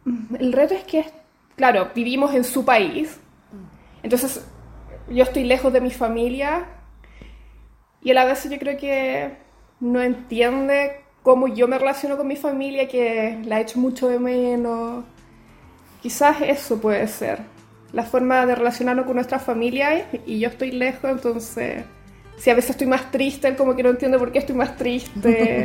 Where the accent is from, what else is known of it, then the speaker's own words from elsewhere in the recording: Chile; Claro, yo vengo de Chile, de Latinoamérica, entonces tengo una forma de expresar mi sentimiento mucho más abierta.